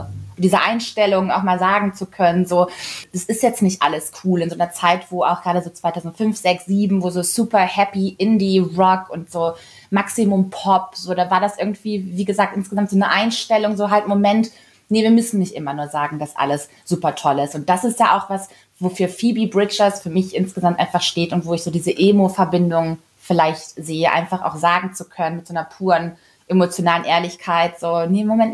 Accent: Kassel, Hesse, Germany; ich komme ja aus Kassel

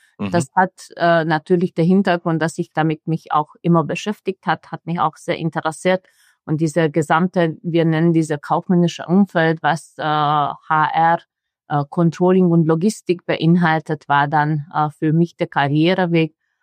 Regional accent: Romania; wie du auch. Ich komme aus Rumänien. Ich bin aber Ungarin.

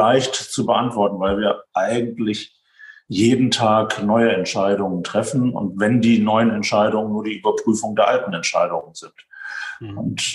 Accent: Hilden, North Rhine-Westphalia, Germany; also born or lived in Düsseldorf / Haan; Geboren in Düsseldorf und aufgewachsen in Hilden und Hahn, das sind so kleinere Städte bei Düsseldorf.

